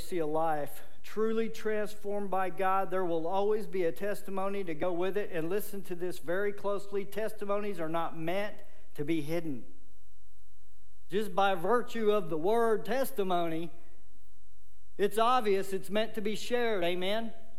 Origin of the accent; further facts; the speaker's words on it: Arlington, United States; I spent my whole life growing up in Arlington.